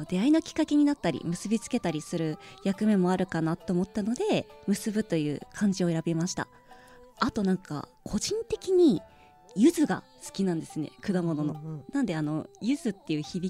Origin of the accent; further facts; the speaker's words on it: Tokyo, Japan; あ、出身東京なんですよ。なんで芸者さんをやりにだけ横浜に来るっていう感じです